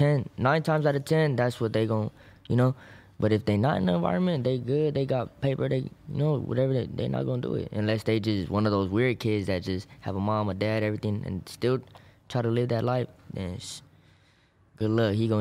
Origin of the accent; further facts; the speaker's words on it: Maywood, California, United States; Shit, I'm from Parkside, Maywood, Huntington Park. You know, we right there. Nobody really knows, like, oh, Maywood, where's that? So South Central.